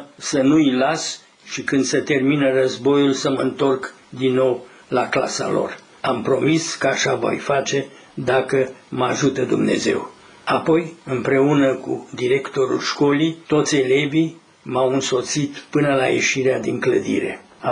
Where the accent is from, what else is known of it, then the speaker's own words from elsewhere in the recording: Transylvania, Romania; am fost trimis și eu din nou acasă, în satul meu din Ardeal, unde eram învățător.